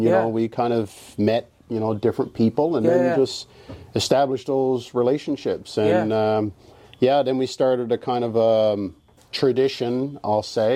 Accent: Newfoundland and Labrador, Canada; now in Fort McMurray, Canada; we're all from Newfoundland originally.

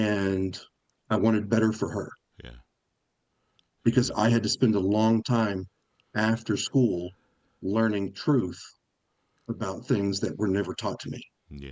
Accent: Texas, United States; I was born in Texas, in West Texas, and then I moved to Central Texas as a child, and then I went back to West Texas for college. And then after that, I moved back to Central Texas and lived in Austin area for 20 years

